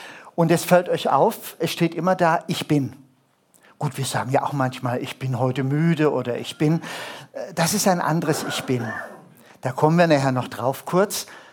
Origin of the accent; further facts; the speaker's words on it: Stuttgart, Baden-Württemberg, Germany; ich bin in Stuttgart aufgewachsen. Wir wohnten im Parterre, Erdgeschoss.